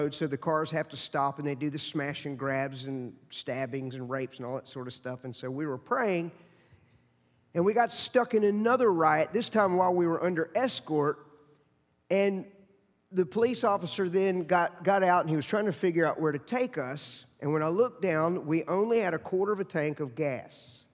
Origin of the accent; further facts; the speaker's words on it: United States; And I think he heard my accent, and I said, well, I'm an American, obviously, but I'm working with the university, and I'm a minister, missionary.